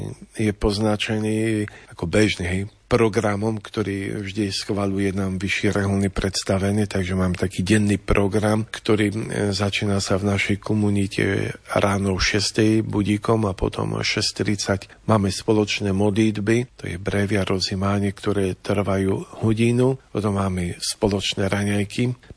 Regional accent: Polish-Slovak border area, Poland; Možno podľa prízvuku niektorí ste už na to prišli, že môj pôvod je z Poľska, ale z toho pohraničia polsko-slovenského, takže v podstate ja vždy hovorím, že som sa narodil na Colnici, lebo naozaj veľmi, veľmi blízko hraníc so Slovenskom.

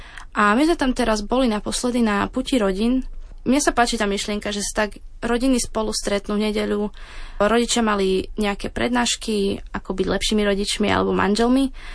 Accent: Michalovce, Košice Region, Slovakia; Pochádzam z malého mesta na východe Slovenska, Michalovce, ale študujem v Košiciach na Technickej univerzite

